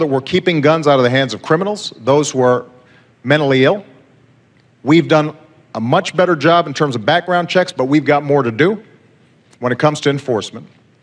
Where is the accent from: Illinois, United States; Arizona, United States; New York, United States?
Illinois, United States; Chicago; in my hometown of Chicago, there's an awful lot of violence